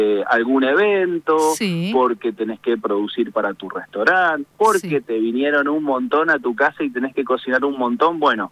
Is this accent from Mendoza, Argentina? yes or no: yes; Mendoza, Argentina; yo te invito, como mendocino, a que trabajes con un rico aceite de oliva